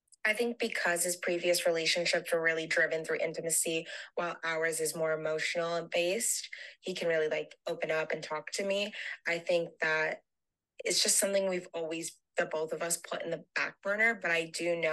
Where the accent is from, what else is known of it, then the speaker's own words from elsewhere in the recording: Rhode Island, United States; Now, listen, I'm from Rhode Island. So, the whole state is like 45-minute drive, 50-minute drive.